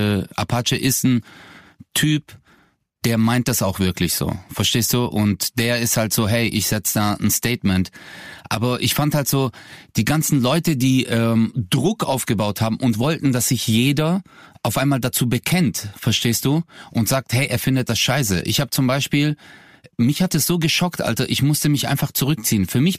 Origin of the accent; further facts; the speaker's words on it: Stuttgart, Baden-Württemberg, Germany; ich komme ja aus Stuttgart.